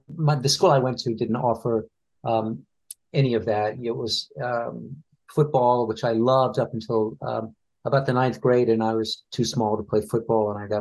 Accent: Richmond, Virginia, United States; I grew up in Richmond, Virginia

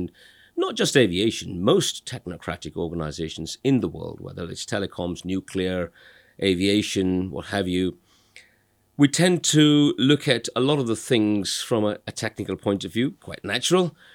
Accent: United Kingdom; Well, I'm British of Indian origin.

